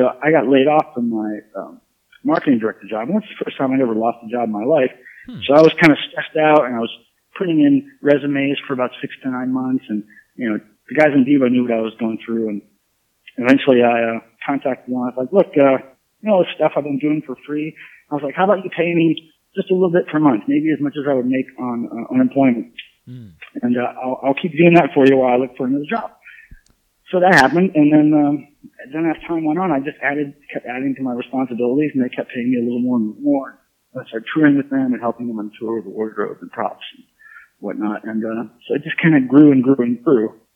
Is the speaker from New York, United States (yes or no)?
no; Stow, Ohio, United States; fell in love with was from Ohio, where I was from. They were like, right, they were from Akron. I was from Stowe, which is like basically the same neighborhood.